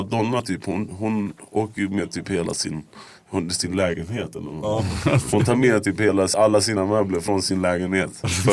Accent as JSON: {"language": "Swedish", "country": "Chile", "said": "då åkte jag till Chile ett tag, som är mitt hemland."}